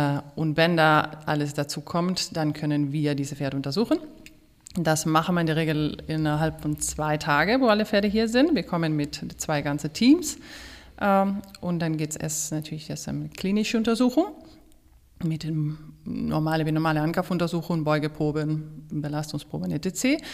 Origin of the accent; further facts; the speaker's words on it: Spain; German is a second language; moved away as an adult; now in Germany; Gut, ich meine, bei mir, wie man hört, bin ich auch nicht in Deutschland geboren, sonst ich komme aus Spanien. Und bin ich auch, habe ich mein Studium auch in Spanien gemacht und bin schon 15 Jahre her nach Deutschland gekommen